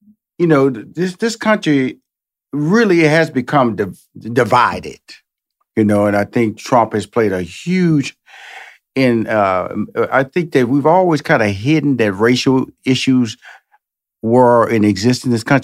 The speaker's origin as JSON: {"language": "English", "town": "Houston", "region": "Texas", "country": "United States", "said": "I'm from Houston, Texas, so I claim all parts. So you have to go through East Texas to get to my hometown of Houston, Texas."}